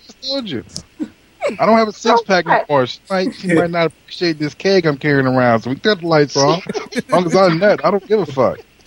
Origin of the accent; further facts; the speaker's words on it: Detroit, Michigan, United States; I'm from Detroit. You ain't blindfold me.